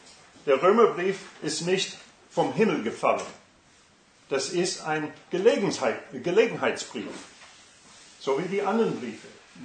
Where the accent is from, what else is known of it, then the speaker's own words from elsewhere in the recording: Arkansas, United States; German is a second language; Ich komme aus Arkansas.